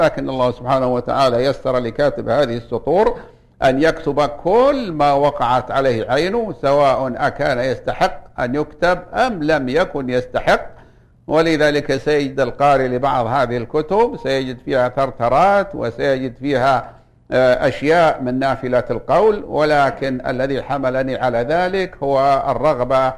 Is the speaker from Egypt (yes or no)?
no; Mecca, Makkah Province, Saudi Arabia; يأتون إلى بلادنا مكة المكرمة وهي بلاد حارة